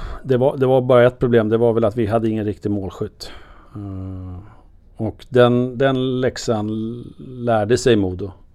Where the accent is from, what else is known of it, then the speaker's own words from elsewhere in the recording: Stockholm, Stockholm County, Sweden; Alltså jag var stockholmare, jag var djurgårdare.